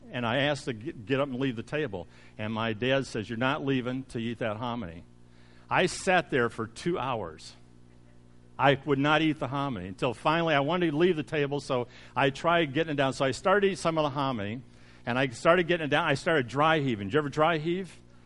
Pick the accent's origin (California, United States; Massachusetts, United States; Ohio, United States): Ohio, United States; The only thing we bought when I was growing up in Ohio was we went to the store and bought milk and bread